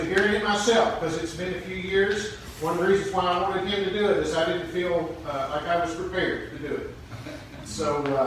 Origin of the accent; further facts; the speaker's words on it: Arkansas, United States; And He said it just like that because I come from Arkansas.